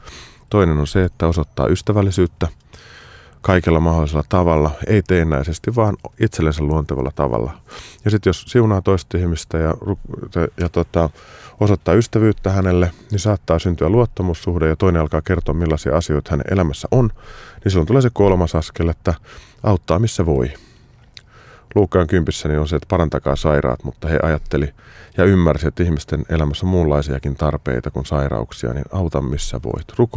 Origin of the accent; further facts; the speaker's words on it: Korso, Uusimaa, Finland; No mä oon kotoisin Korsosta, missä asun tälläkin hetkellä. Oon tehnyt siis kierroksia ja palannut kotiseudulle